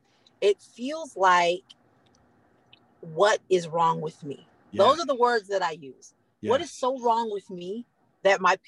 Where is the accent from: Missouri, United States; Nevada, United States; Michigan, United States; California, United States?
Nevada, United States; Las Vegas; born there; I was born in Las Vegas, Nevada. I am 39 years old.